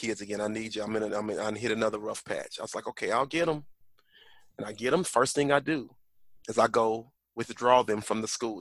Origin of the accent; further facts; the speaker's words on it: Tulsa, Oklahoma, United States; And I grew up in North Tulsa, in Tulsa, Oklahoma, and that's the hood, the ghetto.